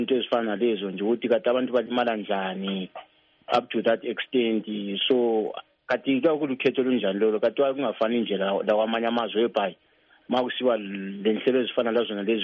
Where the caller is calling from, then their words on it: Botswana; I'm calling from Botswana.